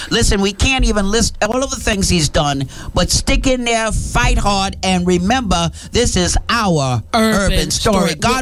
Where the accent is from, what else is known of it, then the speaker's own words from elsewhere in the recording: New York, United States; I was raised in Harlem.